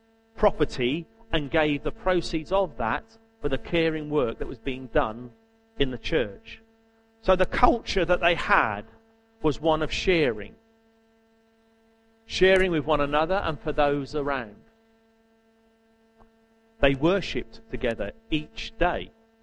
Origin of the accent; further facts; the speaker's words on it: United Kingdom; Remember, we are all British, except for John and Luana. We are all British.